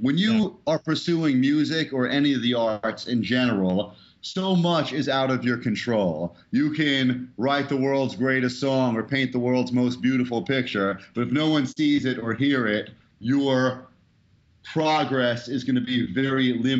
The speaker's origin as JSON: {"language": "English", "town": "Brooklyn", "region": "New York", "country": "United States", "tie": "born or raised there", "said": "I'm from Brooklyn, New York, top of the food chain."}